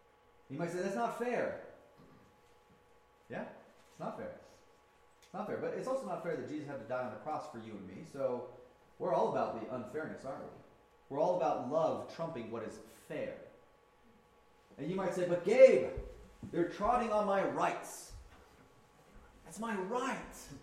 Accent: United States; where I'm an American. I've got these rights.

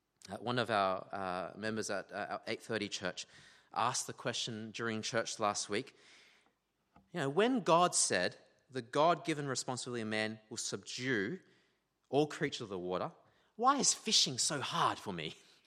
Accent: Queensland, Australia; You know, I complain about cold building a lot as a Queenslander.

